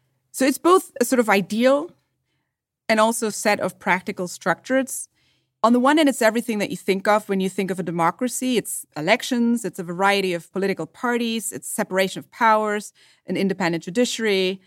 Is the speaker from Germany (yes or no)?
yes; Germany; English is a second language; as somebody growing up in West Germany, seeing German flags, like, ever.